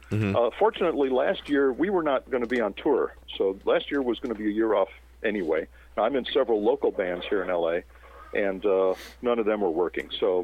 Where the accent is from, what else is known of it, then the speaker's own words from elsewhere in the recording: Phoenix, Arizona, United States; also born or lived in Chicago; I was really young when we left Chicago, so I don't have many memories of that. I grew up really in Phoenix, starting in about 1960, and we lived there through 68